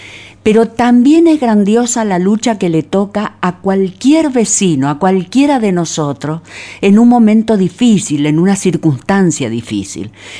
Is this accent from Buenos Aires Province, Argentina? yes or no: no; Mendoza, Argentina; Porque yo, vos, somos mendocinos.